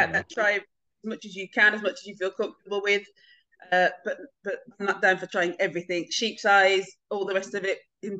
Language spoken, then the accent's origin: English; United Kingdom; and I'm a Brit myself